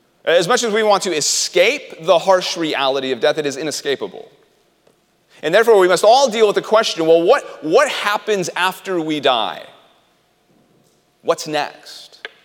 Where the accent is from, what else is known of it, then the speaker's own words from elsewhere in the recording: South Leigh, South East England, United Kingdom; Near to where I grew up in the Oxfordshire village of South Lee is the parish church of St. James the Great.